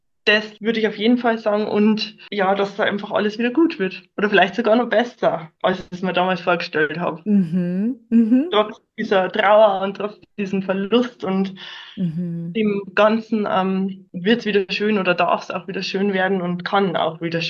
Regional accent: Bavaria, Germany; Wie gesagt, ich komme aus dem Landkreis Regensburg.

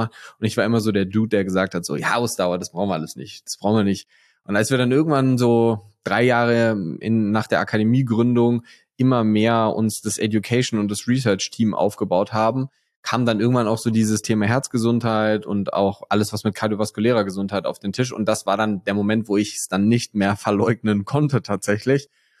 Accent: Bonn, North Rhine-Westphalia, Germany; now in Munich, Germany; als eigentlicher Rheinländer geboren in Bonn

